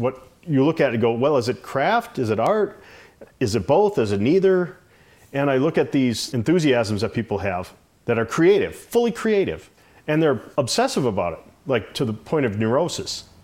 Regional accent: Pilot Mound, Minnesota, United States; I'm an artist, and I'm from Pilot Mound, Minnesota.

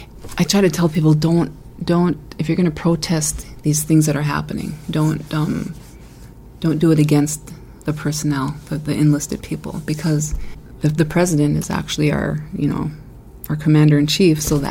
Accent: Cass Lake, Minnesota, United States; I grew up in Cass Lake, and my dad was the musician in our family.

